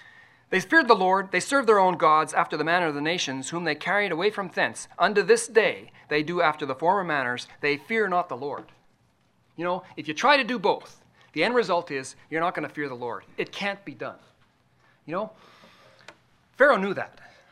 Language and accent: English; Rideau Ferry, Ontario, Canada; I'm a carpenter from Rideau Ferry, Canada.